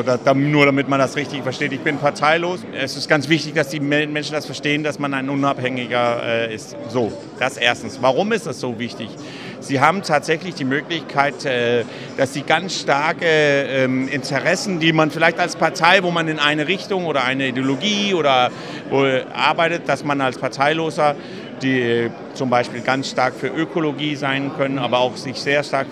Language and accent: German; Rostock, Mecklenburg-Vorpommern, Germany; also born or lived in Copenhagen, Denmark; Ich bin Rostocker, ich bin zwar in Kopenhagen geboren, aber es sind ja keine 150 Kilometer von hier weg